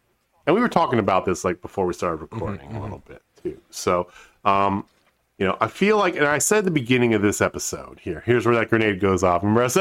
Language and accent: English; the South, United States; now in Kansas City, United States; because I'm a Southerner. I live in Kansas City. I'm a Southerner to them.